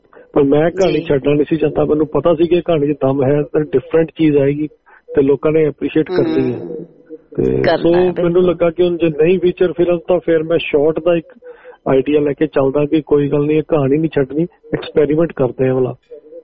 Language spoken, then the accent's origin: Punjabi; Chhapa Ram Singh, Punjab, India; also born or lived in Amritsar; ਮੇਰਾ ਅੰਮ੍ਰਿਤਸਰ ਦੇ ਆਊਟਸਕਰਟ ਦੇ ਉੱਤੇ ਹੀ ਹੈ, ਮਹਿਤਾ ਰੋਡ ਦੇ ਉੱਤੇ ਪਿੰਡ ਹੈ ਜੀ ਛਾਪਾ ਰਾਮ ਸਿੰਘ। ਸੋ ਬਚਪਨ ਮੇਰਾ ਛਾਪਾ ਰਾਮ ਸਿੰਘ ਪਿੰਡ ਵਿੱਚ ਹੀ ਰਿਹਾ ਜ਼ਿਆਦਾ